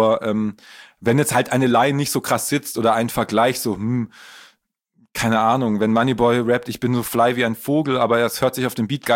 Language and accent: German; Baden-Württemberg, Germany; born or raised there